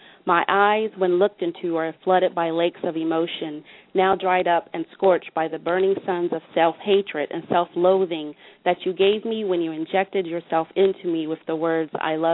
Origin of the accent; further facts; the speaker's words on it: Springfield, Ohio, United States; I am from Springfield, Ohio.